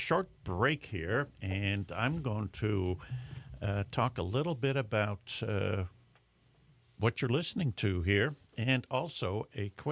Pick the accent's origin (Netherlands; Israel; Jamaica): Netherlands; now in Davis, United States; Since we're talking, you're listening to two people that I immigrated from Holland, my guest from South Korea.